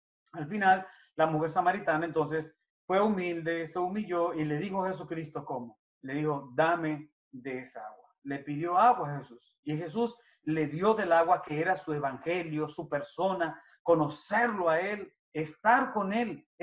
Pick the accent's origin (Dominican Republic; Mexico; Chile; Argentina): Dominican Republic; soy un dominicano igual que ustedes.